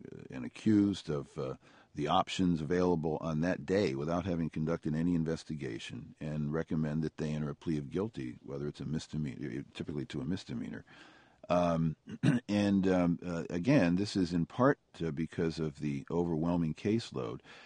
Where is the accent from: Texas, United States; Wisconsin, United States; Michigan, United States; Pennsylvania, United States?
Pennsylvania, United States; in my home state of Pennsylvania against my home county of Allegheny